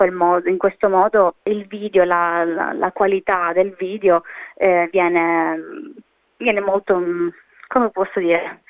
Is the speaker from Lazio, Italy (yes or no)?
no; Sicily, Italy; Poi, essendo anche siciliana, naturalmente faccio tante ricette anche siciliane, quindi introduco anche la mia tradizione siciliana